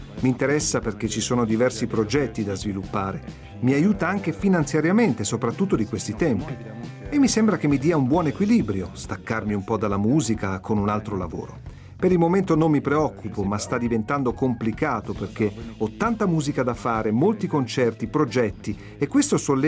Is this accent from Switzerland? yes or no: yes; Jura, Switzerland; Io vengo dalle Franche Montagne, nel Giura.